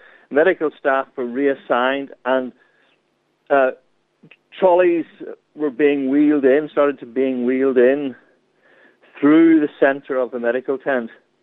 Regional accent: Belfast, Northern Ireland, United Kingdom; And I said, "I'm from Belfast. I know that sound. It's a bomb."

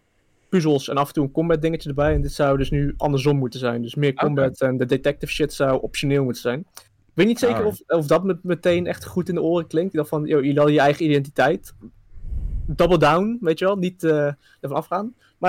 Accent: Netherlands; En ik ben Nederlander, dus ik heb die ook op de kop getikt.

